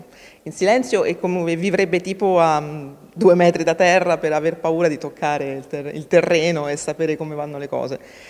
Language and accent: Italian; Florence, Tuscany, Italy; now in Rome, Italy; io sono un 81, quindi, come dire, ho vissuto da bambina, da ragazzina a Firenze. Poi, diciamo, negli anni sono andata in altri posti, sono venuta a Roma e quant'altro.